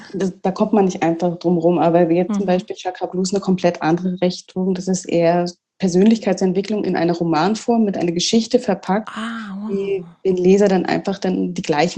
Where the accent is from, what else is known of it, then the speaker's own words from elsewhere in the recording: Mecklenburg-Vorpommern, Germany; ich komme gebürtig, ich komme von der Ostseeküste, ich habe, meine Wahlheimat ist Rostock, ich komme eigentlich aus Bad